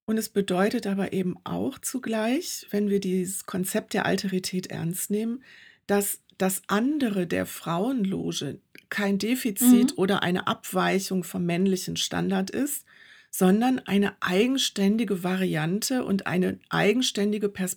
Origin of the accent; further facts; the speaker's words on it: Rhineland, Germany; Also als Rheinländerin würde ich sagen, da sind auch rheinische Lösungen gefunden worden.